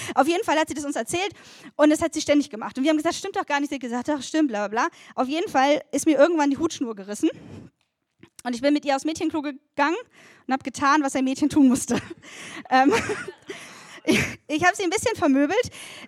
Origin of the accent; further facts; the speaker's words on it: Schleswig-Holstein, Germany; ich komme aus Schleswig-Holstein, das ist ja das schönste Bundesland der Welt, und ich wohnte in der Nähe von Hamburg.